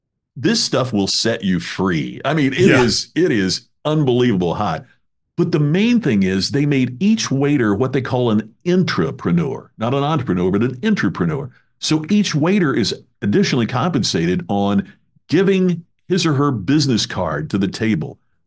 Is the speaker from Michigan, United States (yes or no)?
no; Indiana, United States; As you know, I'm originally from Indiana.